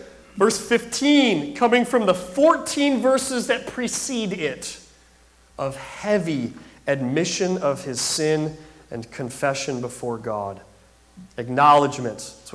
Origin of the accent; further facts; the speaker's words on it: Minnesota, United States; Growing up in Minnesota, I remember hearing